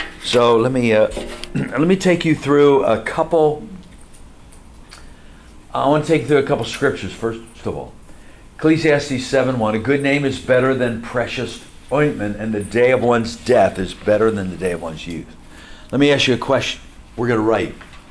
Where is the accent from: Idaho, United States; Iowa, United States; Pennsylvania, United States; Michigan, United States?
Pennsylvania, United States; Hershey; I was born in Hershey, Pennsylvania.